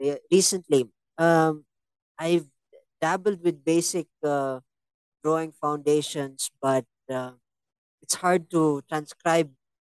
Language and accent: English; Philippines; Unang-una, I grew up here in the Philippines.